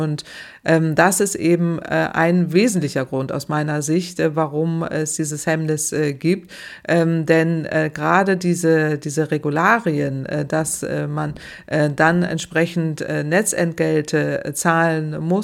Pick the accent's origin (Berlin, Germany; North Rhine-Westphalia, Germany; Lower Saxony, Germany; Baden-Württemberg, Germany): Lower Saxony, Germany; in Hamburg, Niedersachsen, meine Heimat auch.